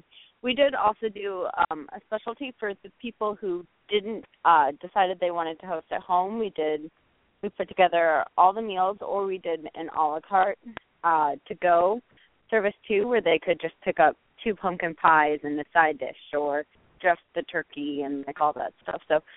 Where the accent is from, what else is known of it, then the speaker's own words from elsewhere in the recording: Wisconsin, United States; we're from Wisconsin, so brandy and whiskey and bourbons were a big thing